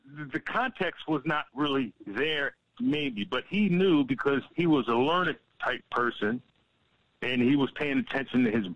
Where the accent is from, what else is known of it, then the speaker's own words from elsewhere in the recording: Pennsylvania, United States; I'm from the Keystone Commonwealth, or, you know, Keystone State to make it, you know, jingo, but it's the Commonwealth.